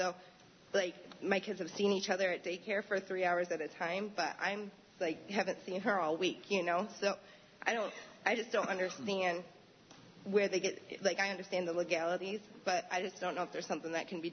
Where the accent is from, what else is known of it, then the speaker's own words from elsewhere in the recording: Newfield, New York, United States; Good evening. I'm from Newfield, New York.